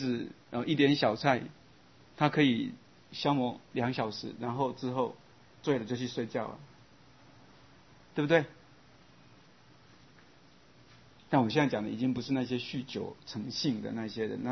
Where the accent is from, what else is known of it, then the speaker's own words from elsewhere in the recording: Chiayi County, Taiwan; 所以我生在哈、哦、一个非常好的家庭，我们家是农家，在南部的嘉义县，